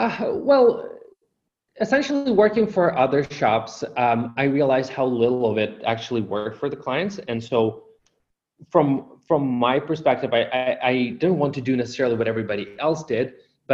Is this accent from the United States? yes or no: no; Ukraine; So for myself, growing up in Ukraine